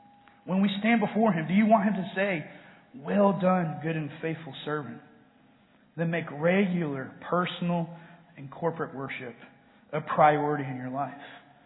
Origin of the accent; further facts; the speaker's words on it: Atlanta, Georgia, United States; I grew up in Atlanta, or Metro Atlanta. So growing up in the 90s was the heyday of the Atlanta Braves on TBS.